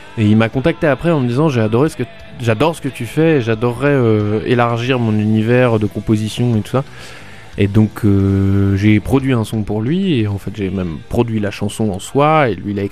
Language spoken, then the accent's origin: French; France; je suis français mais je chante en anglais.